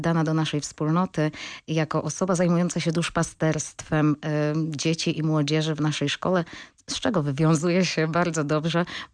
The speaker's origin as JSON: {"language": "Polish", "town": "Pieszyce", "region": "Lower Silesian Voivodeship", "country": "Poland", "said": "pochodzę z miejscowości Pieszyc, w której właśnie pracowały siostry salezjanki."}